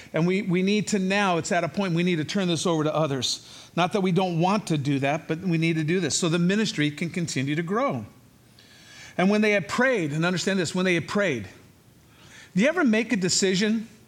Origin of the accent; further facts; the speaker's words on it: Chicago, Illinois, United States; also born or lived in California; I'm originally from the Illinois, but from Chicago, but spent plenty of time in my formative years in California.